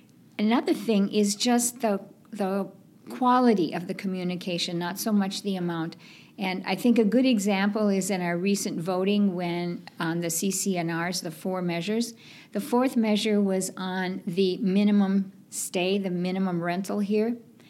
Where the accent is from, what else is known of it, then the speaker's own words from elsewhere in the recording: Minnesota, United States; moved away; My husband Steve and I moved here 9 years ago, and needless to say, we love it. We came from Minnesota, so if you saw the weather forecast last week, you know we really love it